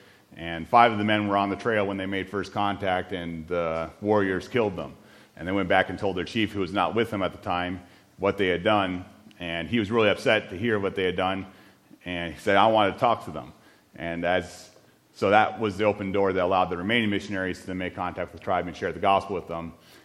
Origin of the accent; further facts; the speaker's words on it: Iowa, United States; And growing up in Iowa, I was grew up in a Baptist church.